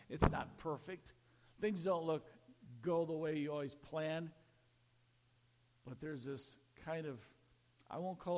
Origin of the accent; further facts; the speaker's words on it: Parker, South Dakota, United States; I grew up in Parker, South Dakota.